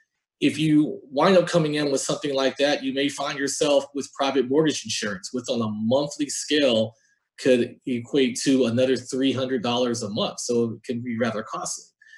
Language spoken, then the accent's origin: English; Georgia, United States; Comparing that back home from where we're from, I'm from Georgia and she's from Florida.